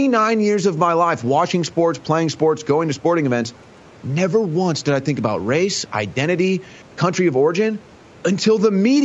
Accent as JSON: {"language": "English", "town": "St. Louis", "region": "Missouri", "country": "United States", "tie": "born or raised there", "said": "Like I said, growing up in St. Louis, and that's the other thing too."}